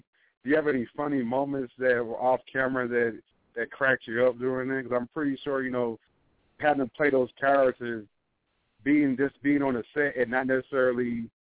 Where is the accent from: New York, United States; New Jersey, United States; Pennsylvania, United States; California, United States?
New Jersey, United States; also born or lived in Texas; I'm from Jersey originally. I'm pretty much been in Texas most of my life.